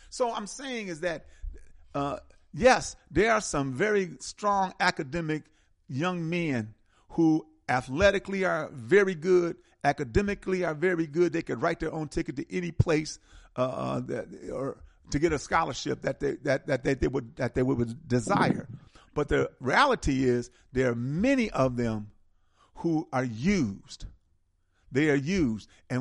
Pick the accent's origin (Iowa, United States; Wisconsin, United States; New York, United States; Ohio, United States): Wisconsin, United States; Milwaukee; I remember Al McGuire at Marquette. I'm from Milwaukee.